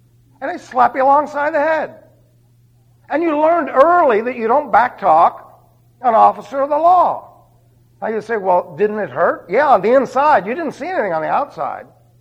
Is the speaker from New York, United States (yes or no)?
yes; New York City, New York, United States; when I was growing up, I was raised in New York City, right?